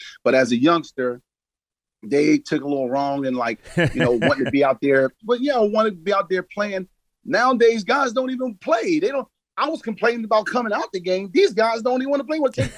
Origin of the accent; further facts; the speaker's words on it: Philadelphia, Pennsylvania, United States; well, I'm from Philadelphia.